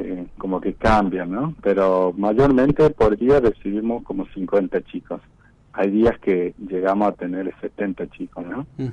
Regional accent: Ingeniero Juárez, Formosa, Argentina; me vuelvo a mi lugar, ¿no? A mi pueblo natal, que es Ingeniero Juárez, pero me vuelvo más a la comunidad de Huichí.

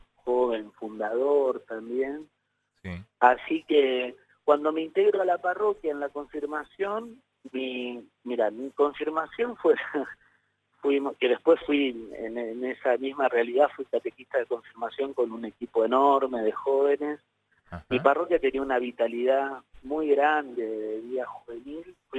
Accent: Berazategui, Buenos Aires Province, Argentina; El Berazategui pertenece a Quilmes, ¿no? Que es mi diócesis de origen.

